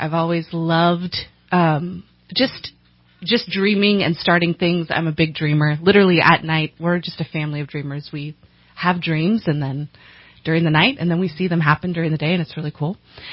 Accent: California, United States; I hail from Southern California.

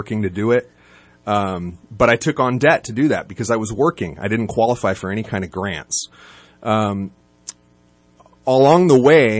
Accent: California, United States; So, I was raised in Lake County, California, sort of a neighboring county here in the North State, and on a farm.

